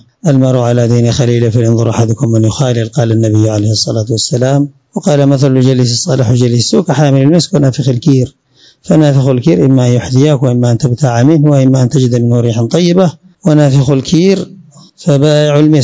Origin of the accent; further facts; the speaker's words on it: Yemen; عندنا في اليمن هنا، وغير ذلك من الشبهات